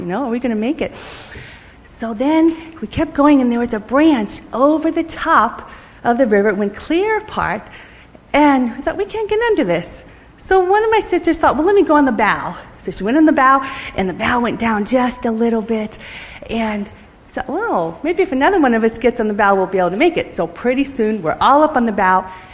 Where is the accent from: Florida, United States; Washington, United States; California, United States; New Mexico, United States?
Florida, United States; I grew up in Florida on a river or next to a river